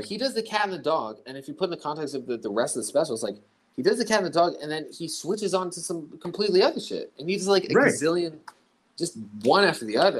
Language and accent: English; San Francisco, California, United States; In San Francisco, I grew up in the Bay, right?